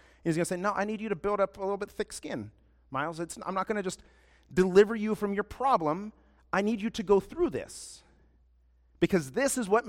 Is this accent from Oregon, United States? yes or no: no; Ohio, United States; I'm not a seafaring guy. I'm from Ohio, so we don't have a lot of sea experiences.